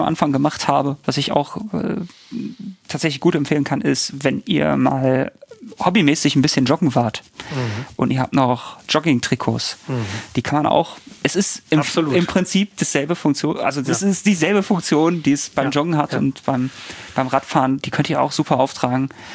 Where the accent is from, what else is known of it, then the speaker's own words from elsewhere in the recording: Bochum, North Rhine-Westphalia, Germany; als Bochumer